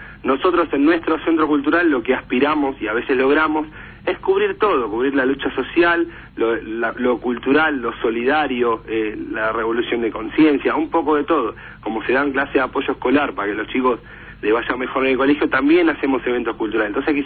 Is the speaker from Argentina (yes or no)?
yes; Mataderos, Buenos Aires, Argentina; yo soy de Mataderos, para mí Mataderos y Villa Insuperable es lo mismo, pues no es que vivo en Recoleta